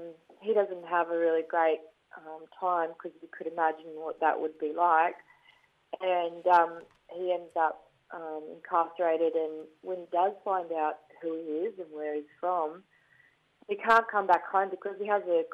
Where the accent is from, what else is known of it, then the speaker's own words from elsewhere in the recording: New South Wales, Australia; also born or lived in Forbes; I was raised off country in Tinga in northwest New South Wales on Kamilaroi country.